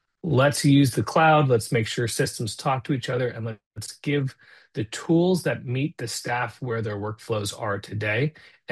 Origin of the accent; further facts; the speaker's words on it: Arizona, United States; I've been a lifelong golfer, Walt. I grew up in Arizona, spent time in Arizona Country Club as a range rat there